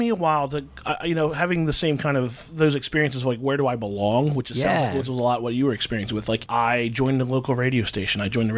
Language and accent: English; Glassboro, New Jersey, United States; I'm from South Jersey, Glassboro.